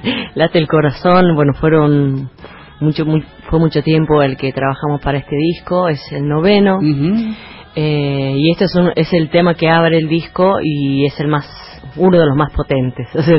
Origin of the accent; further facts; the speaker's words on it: La Rioja, Argentina; de lo que es la idiosincrasia del Norte, de lo que es mi tierra, por supuesto, La Rioja